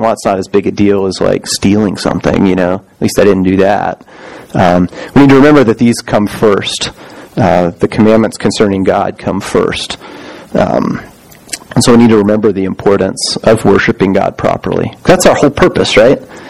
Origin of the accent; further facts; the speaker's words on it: the South, United States; I grew up in the South, and so Catholicism, like, there was a church there, but I don't think it was as prevalent as it might be here.